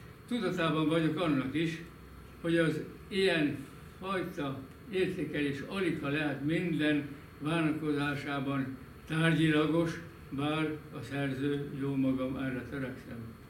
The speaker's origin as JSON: {"language": "Hungarian", "region": "Vas", "country": "Hungary", "tie": "born there", "said": "elérkeztem a 88. életévemhöz. 1929. júliusában születtem a Vas megyei Bejzelt Jánoson. Ez a Vas megyei Bejzelt János, ez Sárvártól mintegy 15 kilométerre"}